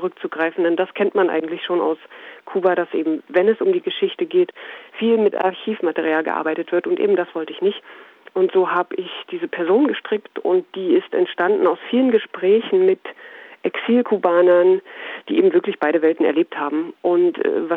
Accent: Saxony-Anhalt, Germany; weil ich aus dem Osten komme. Ich stamme aus Sachsen-Anhalt

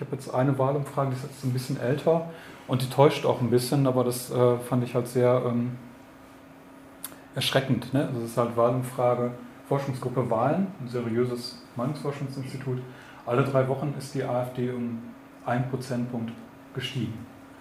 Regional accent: Münster, North Rhine-Westphalia, Germany; ich bin Soziologe, ich komme aus Münster

